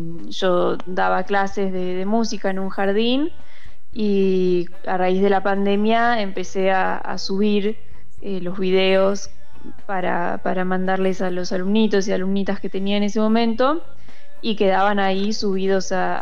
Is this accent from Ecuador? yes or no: no; Buenos Aires, Argentina; yo soy de la ciudad de Buenos Aires, en realidad. Después me mudé más a zona oeste de Buenos Aires.